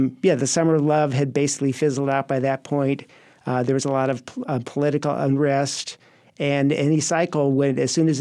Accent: Los Angeles, California, United States; No, actually, I grew up in Los Angeles area. I went to college in Santa Cruz

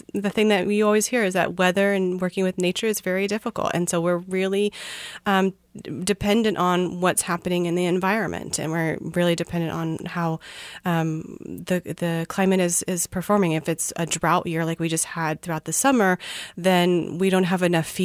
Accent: Missouri, United States; born there; even though, you know, we're from the Midwest. I was born in Missouri and have experienced farming just around me all my life.

